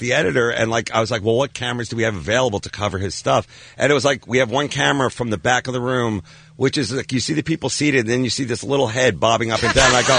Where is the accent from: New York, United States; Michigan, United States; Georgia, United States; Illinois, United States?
New York, United States; now in Los Angeles, United States; which is L.A. is an early town, if you ask me, because I'm from New York.